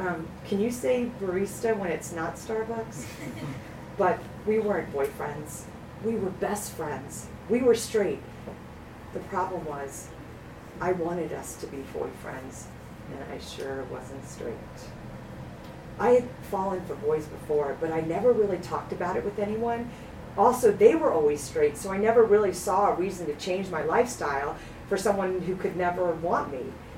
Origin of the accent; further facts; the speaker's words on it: East Coast, United States; I'm from the East Coast. Home, you don't play that game.